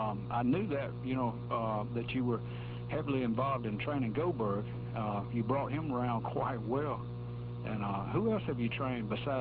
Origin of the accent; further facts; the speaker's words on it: Greenwood, Mississippi, United States; I grew up in Greenwood, Mississippi.